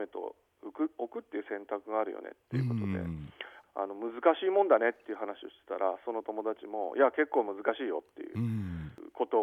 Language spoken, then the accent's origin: Japanese; Chigasaki, Kanagawa, Japan; 例えば今住んでいる神奈川県の茅ヶ崎市、これは私が生まれ育った湘南という場所なんですけれども